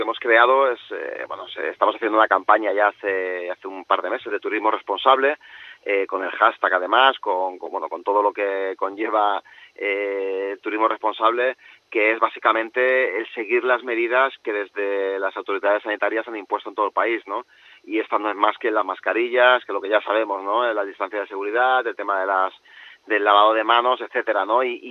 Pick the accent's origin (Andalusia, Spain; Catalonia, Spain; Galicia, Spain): Catalonia, Spain; Barcelona; en la mismísima Barcelona, de la cual yo nací en Barcelona y de la cual vengo